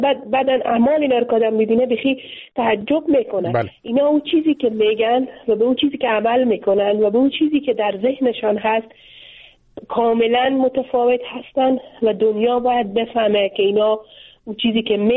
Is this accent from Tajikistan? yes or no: no; Afghanistan; مردم افغانستان که در افغانستان زندگی میکنم، در خانواده های افغان زندگی میکنم